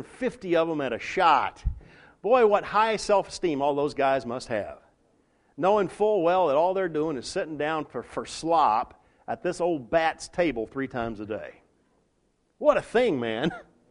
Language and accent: English; Texas, United States; Now, I grew up in Texas in a little country community